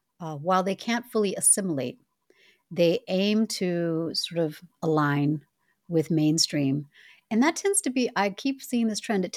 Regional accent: Minnesota, United States; also born or lived in Louisiana / Seattle / New York / Boston; So when I grew up in Minnesota, I moved there at 9. I went all the way through college.

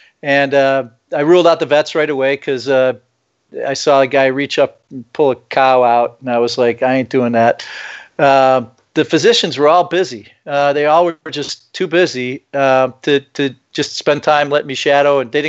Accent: Illinois, United States; I guess a short biography of my life is I grew up in the Midwest outside Chicago.

